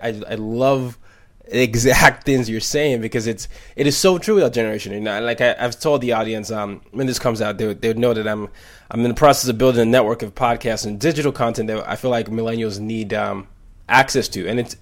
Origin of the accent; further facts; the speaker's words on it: Nigeria; I grew up in 5 countries, you know, I'm from Nigeria